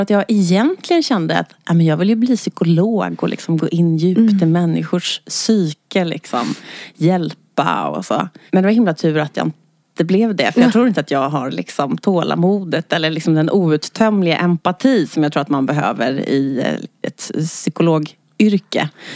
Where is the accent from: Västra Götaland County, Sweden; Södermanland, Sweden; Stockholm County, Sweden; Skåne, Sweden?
Stockholm County, Sweden; Stockholm; Ja, men så är jag uppvuxen i Skärholmen. Och sen när det var dags för gymnasiet så kände jag, gud vad stökigt det är här i Skärholmen.